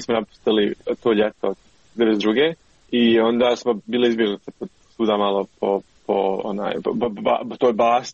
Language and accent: Bosnian; Sarajevo, Federation of Bosnia and Herzegovina, Bosnia & Herzegovina; što sam ja doživio kao dijete u Sarajevu je isto neka verzija nečije priče, zapravo moje priče, i da je to uvijek bilo mnogo više komplikovano. Ja sam iz porodice koja je uglavnom mješovita, etnički